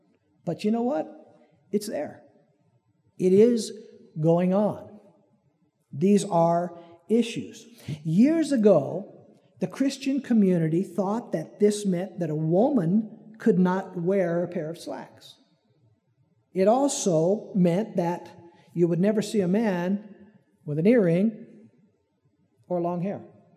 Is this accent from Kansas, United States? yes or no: no; Peoria, Illinois, United States; Well, I'm from Peoria. I like various laws better than sundry.